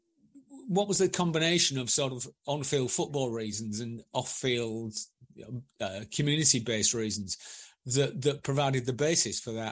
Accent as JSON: {"language": "English", "region": "England", "country": "United Kingdom", "tie": "born or raised there", "said": "as a kid growing up in England in the 60s and 70s"}